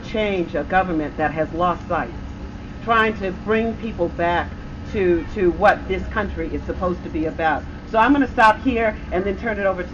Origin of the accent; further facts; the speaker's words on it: New Orleans, Louisiana, United States; born there; I was born in New Orleans. I had family in New Orleans.